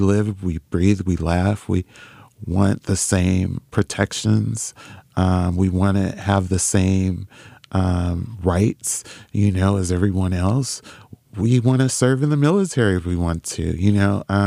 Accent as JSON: {"language": "English", "town": "Los Angeles", "region": "California", "country": "United States", "said": "No, I'm from Los Angeles."}